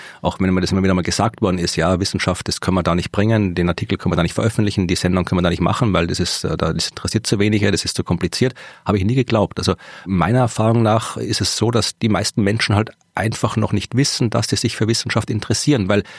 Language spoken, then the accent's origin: German; Austria; dass ich als Österreicher diese Podcasts mache.